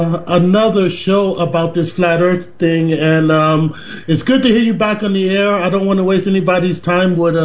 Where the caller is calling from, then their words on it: Germany; I'm calling from Germany. I'm ex-military. I was used to work on the Persian missiles and stayed over here.